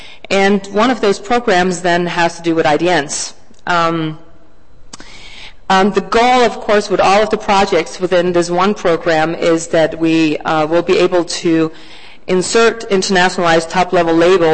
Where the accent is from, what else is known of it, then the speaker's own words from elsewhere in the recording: Denmark; English is a second language; moved away as an adult; now in Los Angeles, United States; I'm from Denmark, as Anne-Marie said, we decided to take this in English, and I think maybe that's my fault because my Swedish is not that good.